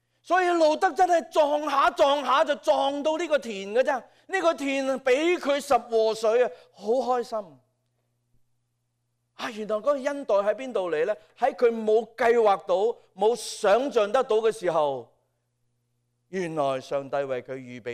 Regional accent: Guangdong, China; 即系我哋广东人俗语话啲十下十下咁啦

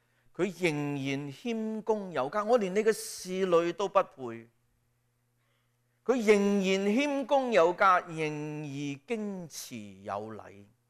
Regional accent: China; 我们中国人要谦让，是不是？

